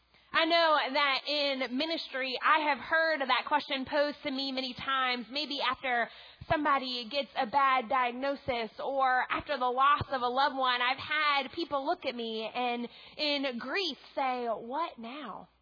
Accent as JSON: {"language": "English", "town": "New Orleans", "region": "Louisiana", "country": "United States", "said": "because I'm from New Orleans, and the drive from Clemson to New Orleans is pretty long"}